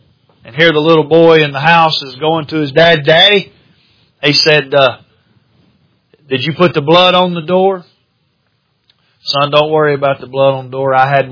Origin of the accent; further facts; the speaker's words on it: United States; born there; Now, don't get me wrong. I'm glad that I'm American. I'm glad I was born in this country.